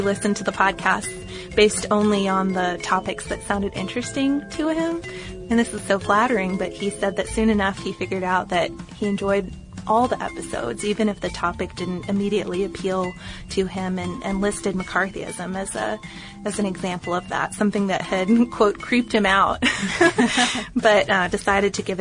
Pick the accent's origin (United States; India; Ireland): Ireland; Where I grew up in Ireland, one of the main crops was sugar beet. In Carlottown, there was a big sugar factory that only closed down a few years ago